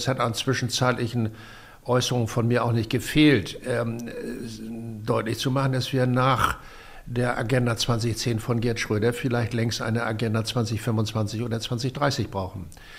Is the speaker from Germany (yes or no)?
yes; Baden-Württemberg, Germany; accent: Swabian; now in Bonn, Germany; Nee, also dass man mir meinen schwäbischen Akzent nicht so genau abnimmt, ist mir ziemlich bewusst.